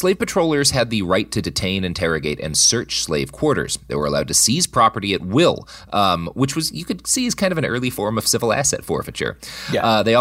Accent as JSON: {"language": "English", "region": "Missouri", "country": "United States", "tie": "born or raised there", "said": "zoom in on the case of my home state, Missouri."}